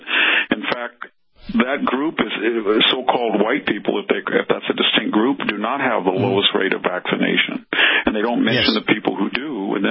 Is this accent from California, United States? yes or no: yes; Fresno, California, United States; they're being bused to places like my hometown in Fresno.